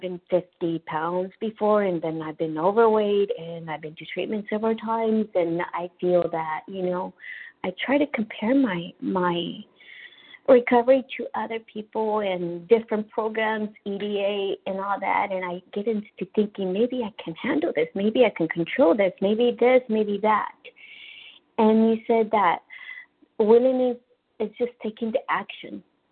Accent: Dallas, Texas, United States; I'm from Dallas

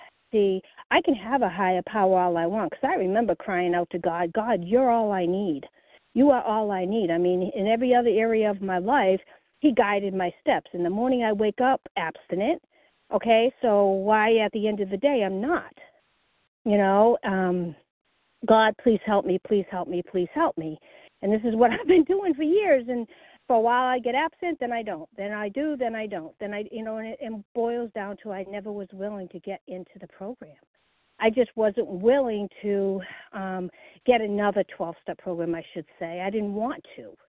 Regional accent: North Carolina, United States; I am from North Carolina.

